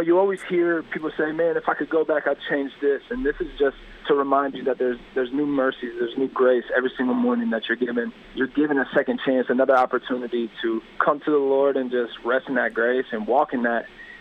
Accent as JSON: {"language": "English", "town": "Indianapolis", "region": "Indiana", "country": "United States", "tie": "born or raised there", "said": "So I grew up in Indianapolis, and that's predominantly, you know, the genre of music that's played culturally and things like that."}